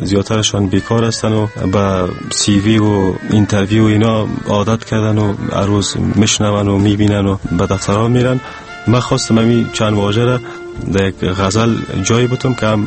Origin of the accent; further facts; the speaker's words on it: Parwan, Afghanistan; also born or lived in Kabul; در یک خانواده فرهنگی به دنیا آمدیم، از ولایت پروان می باشم و فعلا در کابل زندگی می کنیم. فارغ دارالعلوم عربی کابل هستم.